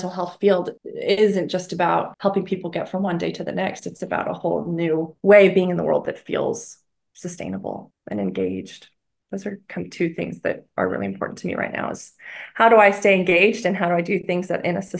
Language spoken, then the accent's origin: English; Texas, United States; And it's funny when I travel and people find out I'm from Texas, they're like, oh, do you ride horses?